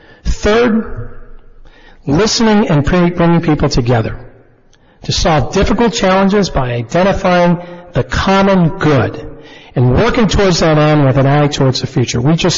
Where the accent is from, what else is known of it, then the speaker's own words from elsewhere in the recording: Newton, Massachusetts, United States; The chance to be mayor of my hometown and work to provide the next generation of Newtonians the same opportunities that I had.